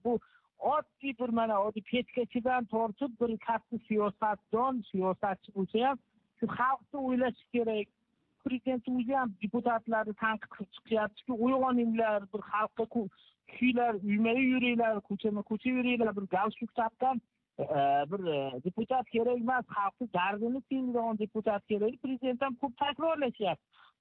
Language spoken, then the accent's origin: Uzbek; Rishton, Fergana Region, Uzbekistan; o'zimni qishlog'im endi Rishton tumani deydi.